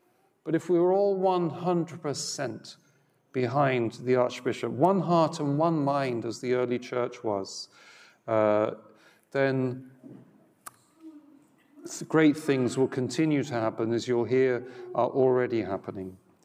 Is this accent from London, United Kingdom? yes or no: yes; London, United Kingdom; now in Oregon, United States; I'm from London, not the local London, Oregon, but London way to the east, 8 time zones to the east